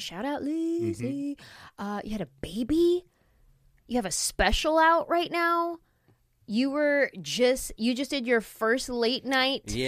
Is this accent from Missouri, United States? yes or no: no; Nashville, Tennessee, United States; Yeah, yeah. We're from Nashville.